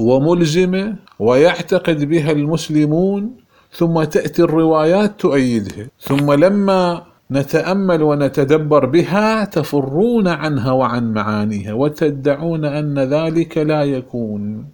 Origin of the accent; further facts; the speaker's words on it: Iraq; كما يقال عندنا في العراق ركبة ونص